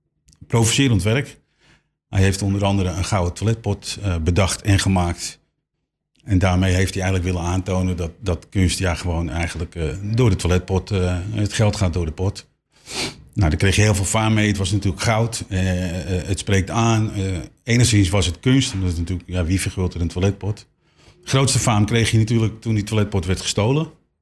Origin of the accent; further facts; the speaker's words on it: Amsterdam, North Holland, Netherlands; Wij komen uit Pijp in Amsterdam.